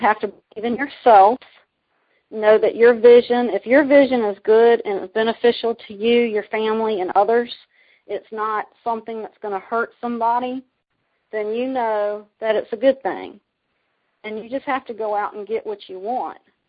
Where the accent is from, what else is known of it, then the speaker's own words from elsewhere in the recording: Suffolk, Virginia, United States; Well, again … I'm from Suffolk, Virginia.